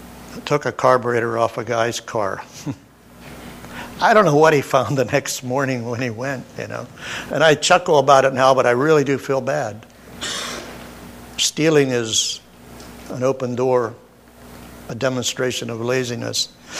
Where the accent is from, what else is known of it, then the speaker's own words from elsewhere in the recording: Pennsylvania, United States; I grew up in Western Pennsylvania, Connie and I did, and there were Belgians, and they were dirty Belgians. There were Slovaks and Polaks, Slovaks like me, and we were hunkies and squareheads